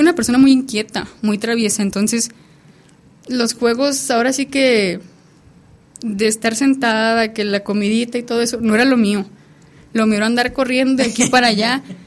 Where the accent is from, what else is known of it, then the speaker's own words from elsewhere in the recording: San José de Reyes, Durango, Mexico; De San José de Reyes, Durango.